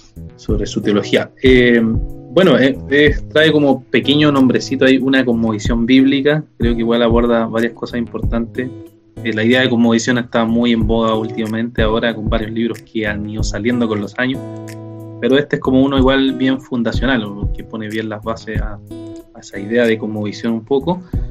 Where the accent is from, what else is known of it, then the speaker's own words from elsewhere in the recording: Arica, Arica y Parinacota, Chile; Yo soy de Arica